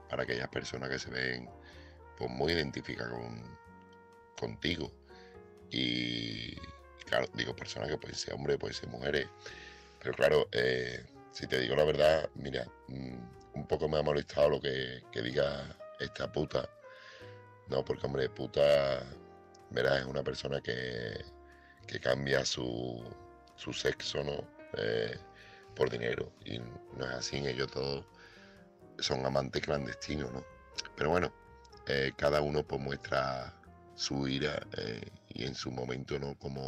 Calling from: Seville, Andalusia, Spain; corresponsal de Sevilla

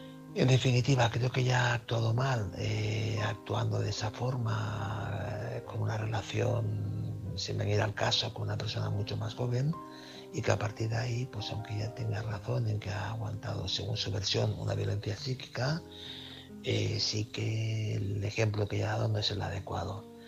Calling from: Barcelona, Catalonia, Spain; Hola, buenas noches. … corresponsal de Barcelona.

